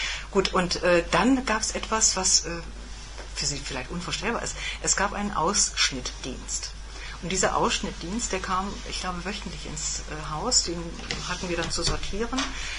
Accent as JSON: {"language": "German", "town": "Greifswald", "region": "Mecklenburg-Vorpommern", "country": "Germany", "tie": "born there", "said": "in meiner Heimatstadt oder in meiner zur Heimat gewordenen Stadt, muss ich eigentlich sagen, ich bin geboren in Greifswald."}